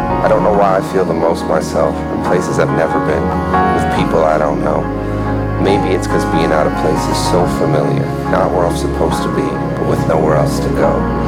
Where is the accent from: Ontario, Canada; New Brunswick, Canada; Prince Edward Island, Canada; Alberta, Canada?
Ontario, Canada; Toronto; now in Los Angeles, United States; I say Toronto, but not really. The TTC didn't reach as far as we were outside the city. I'm kind of from LA now, but it still feels wrong to say it.